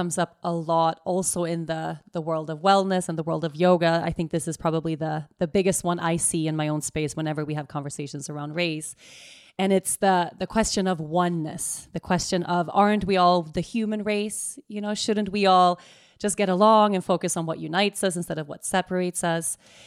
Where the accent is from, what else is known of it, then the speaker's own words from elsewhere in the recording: Sweden; English is a second language; I'm Swedish, born and raised in Sweden.